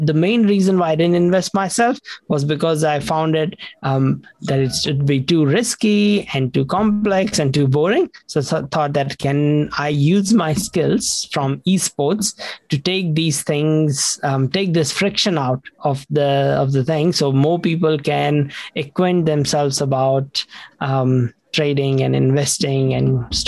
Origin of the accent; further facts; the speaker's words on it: India; moved away as an adult; now in New Zealand; So I grew up in India. First 21 years of my life, I lived in India. And then I moved to New Zealand about 19 years ago.